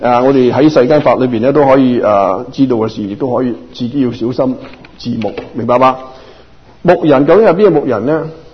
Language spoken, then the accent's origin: Chinese; Guangdong, China; 我们广东人讲回广东人的表达呢